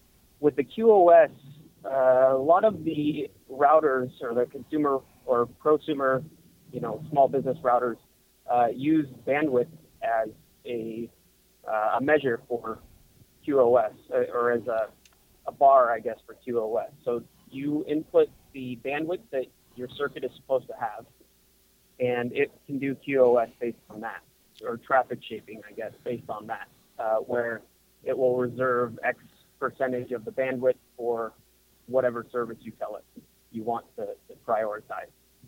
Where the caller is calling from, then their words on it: Fremont, California, United States; I'm from Fremont, California